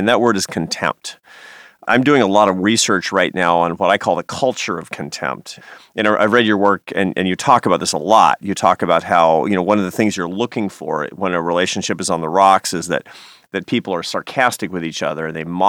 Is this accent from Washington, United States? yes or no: yes; Seattle, Washington, United States; And for me, you know, I'm a kid from Seattle, and so I'm not used to this.